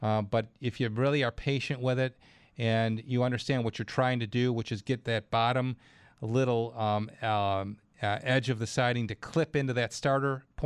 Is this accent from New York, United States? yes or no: yes; Clarence, New York, United States; it's my hometown, Clarence, New York.